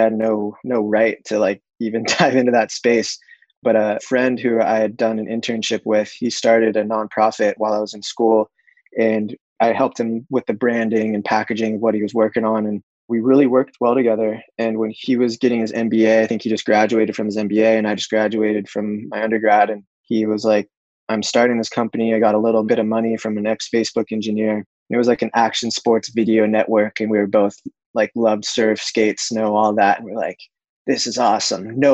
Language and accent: English; Santa Cruz, California, United States; Growing up in Santa Cruz